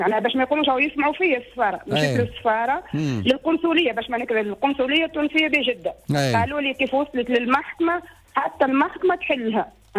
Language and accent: Arabic; Egypt; عندهم مصاريف ما عندهمش بابا نشوف بورس حيث أنا مصري